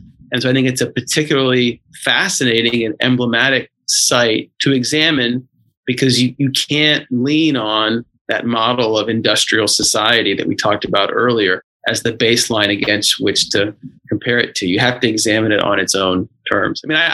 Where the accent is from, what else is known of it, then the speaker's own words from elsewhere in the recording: Houston, Texas, United States; moved away; I mean, I'm born and raised in Houston, so I'm a Houstonian.